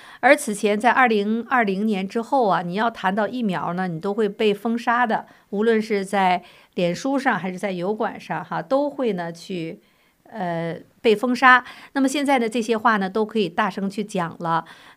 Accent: China; 我们从大陆出来的朋友更应该去反思自己，因为我们在从小生活在那个国家里边

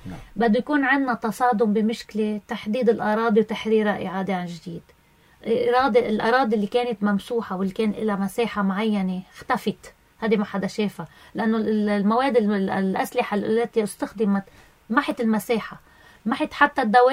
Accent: Lebanon; انا كمواطن لبناني

